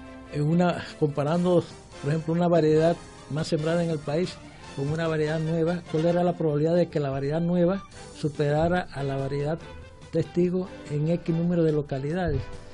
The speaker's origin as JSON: {"language": "Spanish", "region": "Coclé", "country": "Panama", "said": "yo orgullosamente coclesano, natariego."}